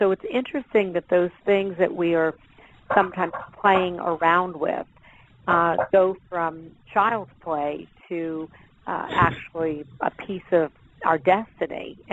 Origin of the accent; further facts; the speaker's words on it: Philadelphia, Pennsylvania, United States; I'm from the Philadelphia area, so I'm a native of Pennsylvania, native of Philadelphia. That's still home for me and my parents.